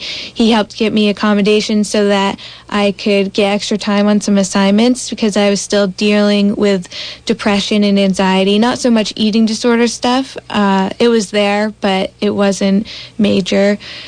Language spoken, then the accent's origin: English; Vermont, United States; I grew up in many places around Vermont. I've went to 14 schools, so I've moved around to many different towns here in Vermont.